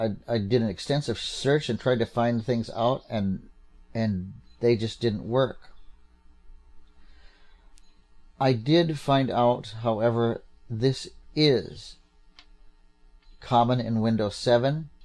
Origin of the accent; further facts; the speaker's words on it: Minnesota, United States; I'm not from down there. I'm from Minnesota.